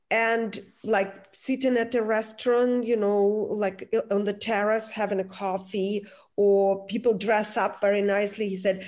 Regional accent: California, United States; I'm from California and I'm used to twists and turns, but that was nothing compared to Swiss road.

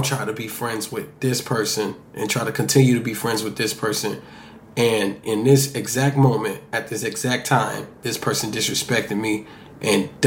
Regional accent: Kansas City, Missouri, United States; it helps me, just makes me think about, like, my environment of growing up in Kansas City.

